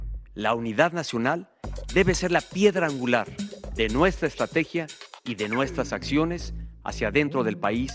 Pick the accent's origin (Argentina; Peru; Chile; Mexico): Mexico; Como presidente y como mexicano, me emociona el apoyo que nuestro país ha recibido.